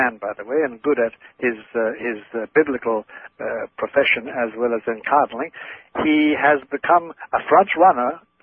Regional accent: Ireland; first language Irish Gaelic; I know Hungarian is, and my Gaelic, like my natural, my native tongue Gaelic can be also gender neutral.

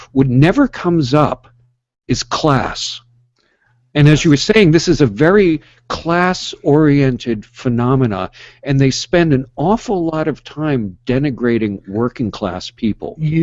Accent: New York, United States; growing up on Long Island, we had a boat, we went skiing, we had a nice house

